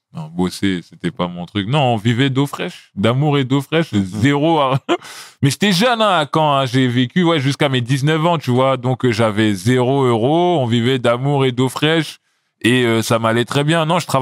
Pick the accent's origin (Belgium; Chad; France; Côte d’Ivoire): Côte d’Ivoire; comme on appelle ça chez nous en Côte d'Ivoire